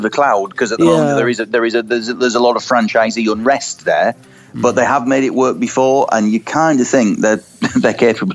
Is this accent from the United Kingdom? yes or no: yes; York, Yorkshire and the Humber, United Kingdom; now in Brighton, United Kingdom; It's based in my hometown of York rather than my adopted hometown of Brighton.